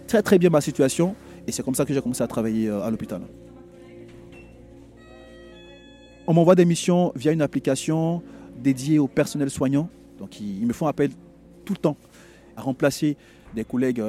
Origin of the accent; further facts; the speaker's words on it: Côte d’Ivoire; Je suis originaire de la Côte d'Ivoire.